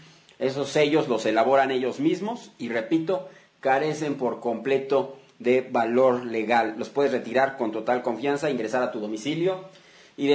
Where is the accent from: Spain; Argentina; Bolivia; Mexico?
Mexico; todos somos mexicanos y tenemos que echarnos la mano en los momentos de crisis